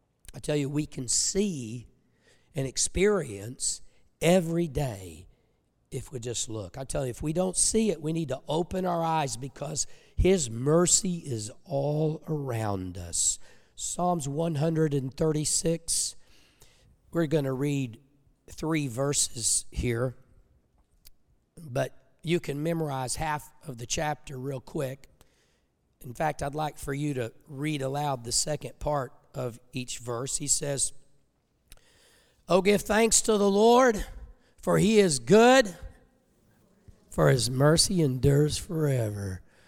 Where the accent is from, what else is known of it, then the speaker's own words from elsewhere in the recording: United States; I'm an American. I'm a patriot. I have been all my life.